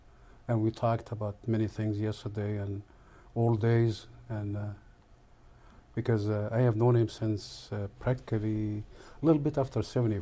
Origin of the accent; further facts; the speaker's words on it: Egypt; moved away as an adult; now in Chicago, United States; Well, it's been almost 50 years since I came from Egypt.